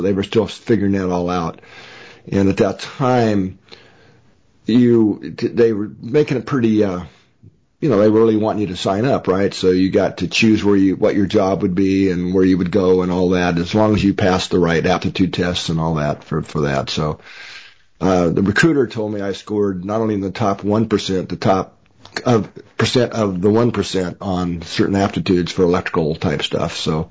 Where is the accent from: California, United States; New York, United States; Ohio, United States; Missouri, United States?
Missouri, United States; Well, I grew up in Missouri, actually, in the, I guess it would be the northwestern corner, kind of along the Missouri River. I was a small child on a small family farm.